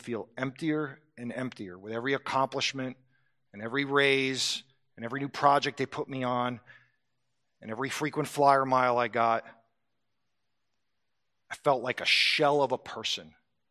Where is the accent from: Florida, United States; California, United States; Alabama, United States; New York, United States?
Florida, United States; I came from South Florida, and Coral Ridge is where evangelism explosion started